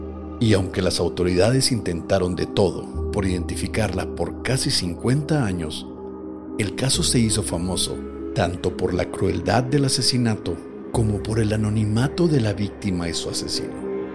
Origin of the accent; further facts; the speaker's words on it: Chihuahua, Mexico; Porque somos de Chihuahua